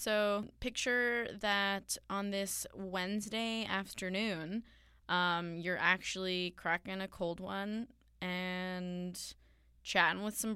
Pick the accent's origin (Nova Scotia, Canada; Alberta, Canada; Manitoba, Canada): Alberta, Canada; Calgary; I was born and raised in Calgary, but for my family's business, I grew up like driving all around Alberta for most of the summer.